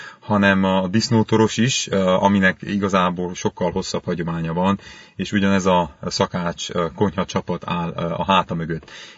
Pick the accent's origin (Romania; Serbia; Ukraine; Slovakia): Romania; Transylvania; viszont volt alkalmam otthon Erdélyben felnőve, hogy sok bálon, szüreti bálon, mulatságon, lakodalmon vegyek részt